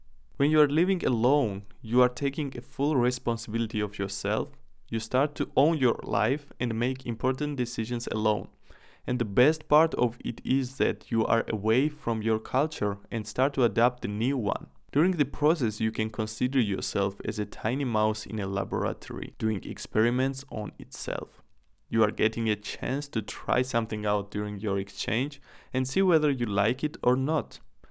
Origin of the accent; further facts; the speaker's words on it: Georgia; English is a second language; moved away as an adult; now in Germany; To start with, the decision to come to Germany as an exchange student was not easy to make. Back in my home country, Georgia, it is not common to live alone during your university studies.